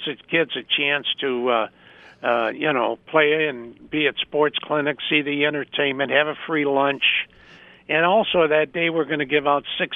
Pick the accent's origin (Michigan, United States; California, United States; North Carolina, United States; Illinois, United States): Michigan, United States; Detroit; I grew up in the Detroit area, and we had no problems when I grew up. Everybody was friendly.